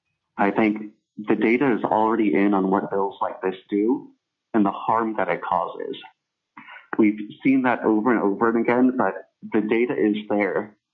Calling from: Juneau, Alaska, United States; I'm calling from Juneau representing myself.

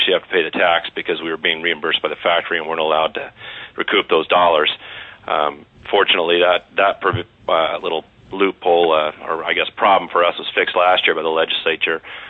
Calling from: Fairbanks, Alaska, United States; I'm legislative director of the Alaska Auto Dealers Association, and I'm calling from Fairbanks.

